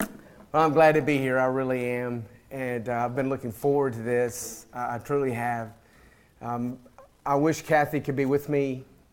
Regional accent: Reedland, Kentucky, United States; I grew up in Reedland and went to school in Reedland, so I wanted to go back home over there and just drive around and reminisce. I love Kentucky

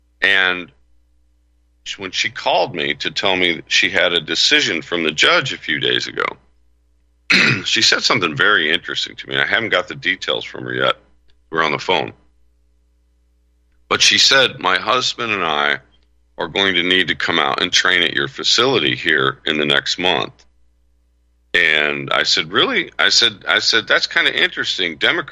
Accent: Florida, United States; Well, yeah, I grew up in Florida, so I know a little bit about that.

